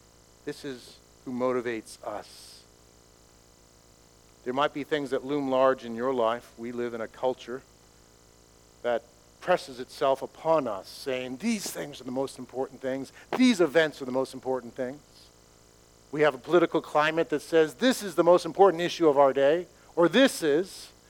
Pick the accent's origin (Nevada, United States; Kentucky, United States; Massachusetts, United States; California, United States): Massachusetts, United States; I grew up on the Boston Marathon route, and year after year we would go down the street and watch the marathon, watch people run by for hours